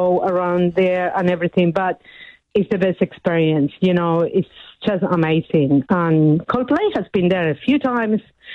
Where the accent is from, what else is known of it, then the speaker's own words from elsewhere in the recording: Argentina; I'm from Argentina.